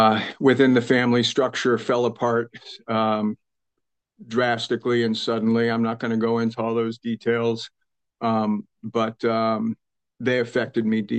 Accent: California, United States; born and raised in the Bay Area, San Francisco Bay Area, and because I know there's a few Bay Areas.

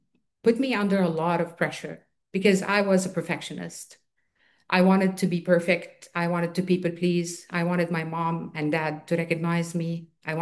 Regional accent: Saudi Arabia; he came back to my hometown in Saudi Arabia

